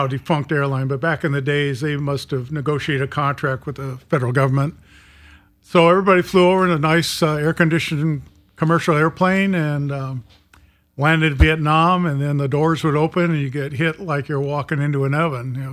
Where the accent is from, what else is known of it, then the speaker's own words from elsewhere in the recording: California, United States; I grew up in the Bay Area just north of San Francisco.